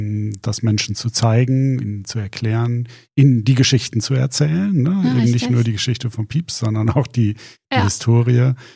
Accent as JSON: {"language": "German", "town": "Bad Bentheim", "region": "Lower Saxony", "country": "Germany", "tie": "born or raised there", "said": "Also ich bin selber ja auch in Bentheim geboren und aufgewachsen."}